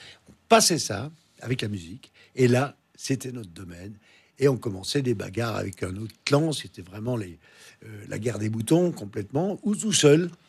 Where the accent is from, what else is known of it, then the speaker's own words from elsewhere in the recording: Périgny, Bourgogne-Franche-Comté, France; Périgny, un petit village, oui. Près de Lons-le-Saunier.